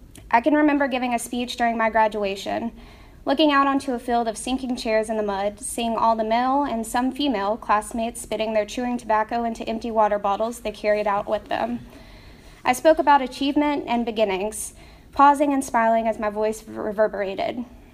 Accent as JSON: {"language": "English", "region": "West Virginia", "country": "United States", "tie": "born or raised there", "said": "Growing up in Lincoln County, West Virginia, I imagine, is like growing up anywhere else in the world, except that when it's you growing up there, it feels different, just like everywhere else in the world."}